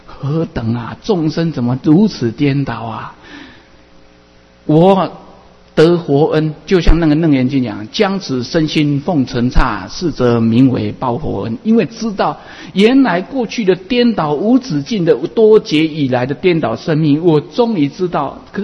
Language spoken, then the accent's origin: Chinese; Taiwan; accent: Taiwanese Mandarin; 对不起，我这个台湾国语啊